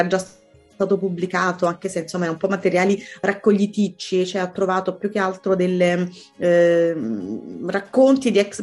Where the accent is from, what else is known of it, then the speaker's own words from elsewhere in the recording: Naples, Campania, Italy; Io sono napoletana, vivo a Napoli